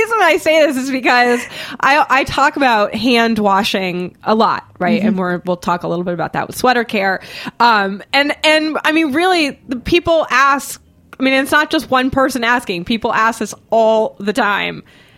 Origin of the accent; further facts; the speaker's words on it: Boston, Massachusetts, United States; I grew up in Boston. I grew up I went to schools where hockey was a big deal.